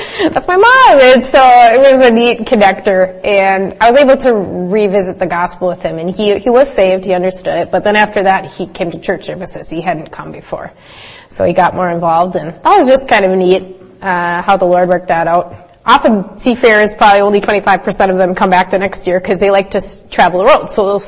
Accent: Grand Rapids, Minnesota, United States; hey, I'm from Grand Rapids. Well, he's holding this little trinket that says Grand Rapids, Minnesota

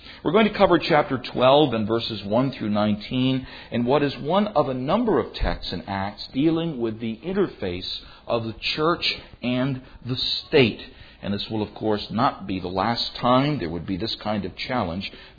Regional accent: New York, United States; We're 21st century people, and we're from New York

